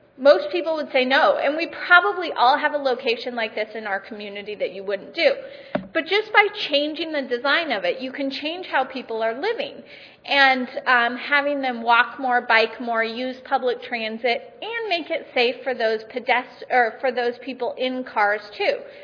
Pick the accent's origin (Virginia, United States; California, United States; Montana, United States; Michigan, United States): Montana, United States; So to give you a little background, I'm from Yellowstone County, which is in south central Montana.